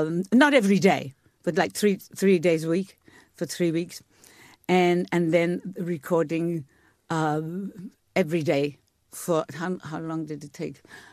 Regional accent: Wales, United Kingdom; I suppose because I couldn't say I'm a Welsh woman in New York.

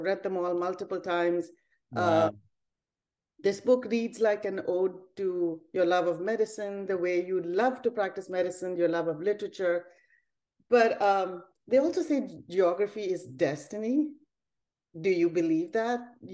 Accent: Kottayam, Kerala, India; born there; My mother's family is Tamilian, but they'd been in Kerala for generations. So uh-huh. She's born and raised in Kottayam, and, you know, I was born in Kottayam, and I used to go for my summer vacations there.

